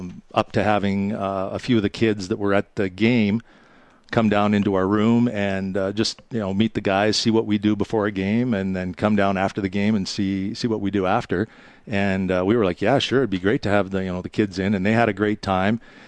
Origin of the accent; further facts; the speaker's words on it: Calgary, Alberta, Canada; A lot of the organizers find out, you know, that we're from Calgary